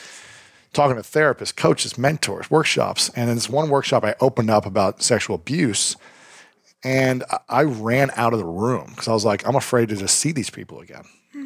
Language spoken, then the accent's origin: English; Ohio, United States; It's just like the language of you know where I grew up in Ohio